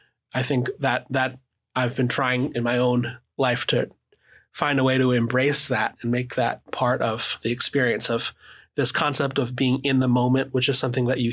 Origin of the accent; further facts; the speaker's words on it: Ann Arbor, Michigan, United States; And growing up in Ann Arbor, Michigan, we had a great public school music program.